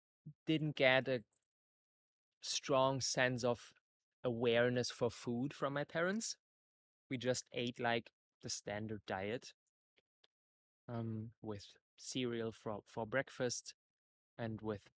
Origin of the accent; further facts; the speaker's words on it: Berlin, Germany; I did an internship at a place like very far from Berlin, from my hometown.